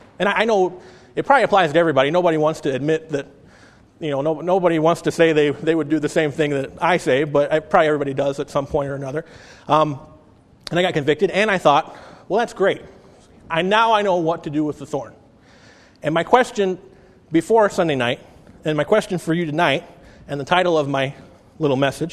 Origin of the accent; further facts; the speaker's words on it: United States; You know, I'm an American citizen. I live in the country. I live in America.